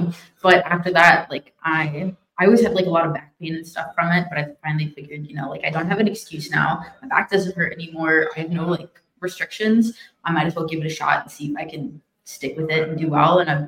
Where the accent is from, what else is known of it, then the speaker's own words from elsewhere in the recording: Illinois, United States; Being in Colorado helps, too, because I grew up in Illinois where there's no sun and it's cold all the fucking time.